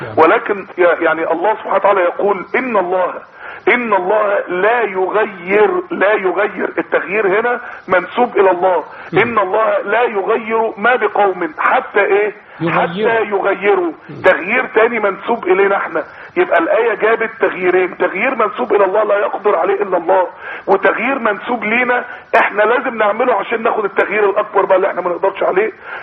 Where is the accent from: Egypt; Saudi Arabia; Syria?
Egypt; Mansoura, Dakahlia; يعني من منارات العلم عندنا في المنصورة بفضل الله